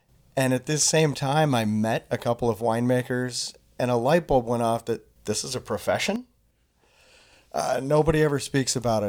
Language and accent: English; West Coast, United States; I'm originally from the West Coast